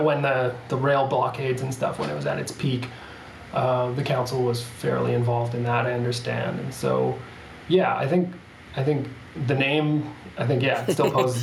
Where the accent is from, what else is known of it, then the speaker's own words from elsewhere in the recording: Montreal, Quebec, Canada; as someone coming to this from Montreal, I'm based in Montreal. I grew up in Montreal. I've lived my whole life in Montreal.